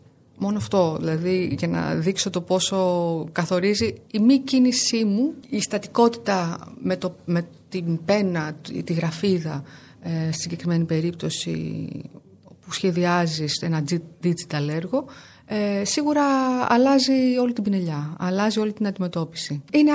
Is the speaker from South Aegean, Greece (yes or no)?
yes; Syros, South Aegean, Greece; μετά το νησί μου. Συνήθως στη Σύρο γίνονται οι πρώτες παρουσιάσεις